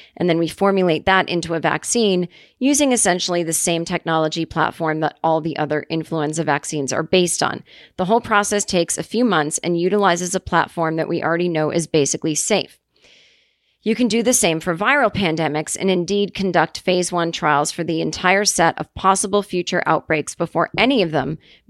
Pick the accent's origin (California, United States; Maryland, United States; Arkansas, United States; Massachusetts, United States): Massachusetts, United States; In Massachusetts, the Moderna vaccine design took all of 1 weekend. Ooh, my hometown.